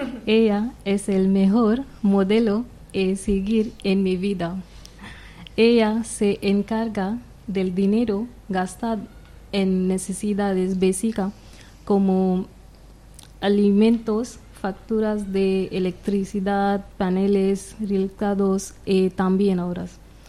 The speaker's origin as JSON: {"language": "Spanish", "town": "Sangli", "region": "Maharashtra", "country": "India", "tie": "born there", "first_language": "Marathi", "second_language": "Spanish", "said": "Nací en Sangli, que es un pequeño pueblo de India. Soy de la familia de Maharashtrian. Nuestra lengua es el Marathi, pero también puedo hablar en inglés, Marathi y Hindi."}